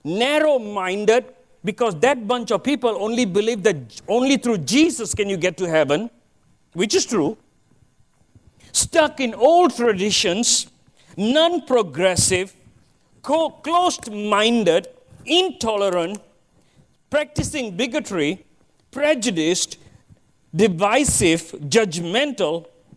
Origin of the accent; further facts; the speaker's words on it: Malaysia; moved away; My family and I, we came from Malaysia 20 years ago.